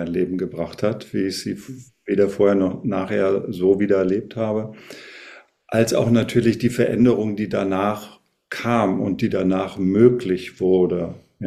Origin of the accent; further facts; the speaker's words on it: Berlin, Germany; Ich bin ja in Berlin aufgewachsen